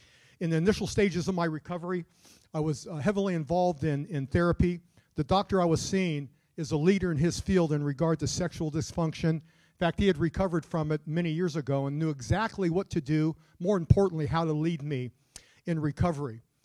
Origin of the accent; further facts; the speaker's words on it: San Fernando, California, United States; I grew up right here in San Fernando.